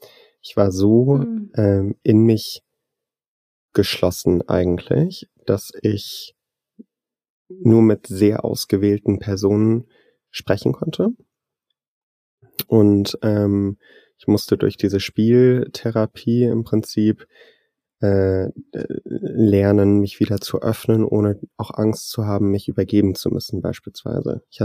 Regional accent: Singapore; Ich bin ja in Singapur aufgewachsen und war in Deutschland

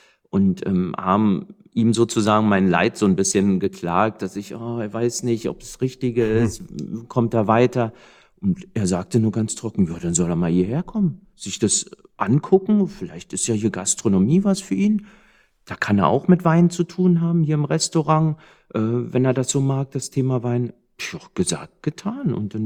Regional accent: Berlin, Germany; ich als absoluter No-Name aus Berlin, keinerlei Vorahnung

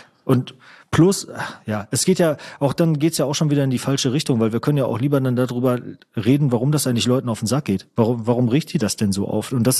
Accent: North Rhine-Westphalia, Germany; moved away as an adult; irgendwann nach der Schule aus dem Ruhrgebiet weggezogen. Gerade dadurch, dass ich weggezogen bin, hat so meine Heimat noch eine höhere Bedeutung für mich bekommen.

